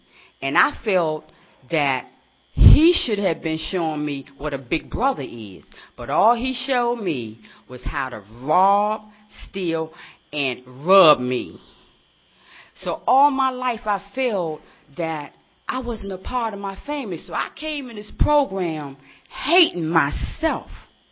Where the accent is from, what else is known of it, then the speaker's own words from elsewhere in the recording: Washington, District of Columbia, United States; I'm from the hood of D.C. So I'm a starter. … And I'm from Washington, D.C. Born and raised.